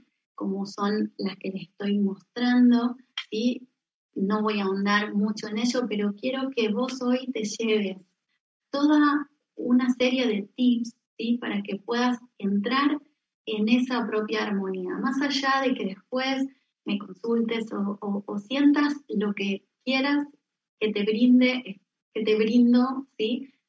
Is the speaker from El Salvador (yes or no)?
no; Argentina; now in Spain; yo no, yo soy argentina, aunque vivo aquí en España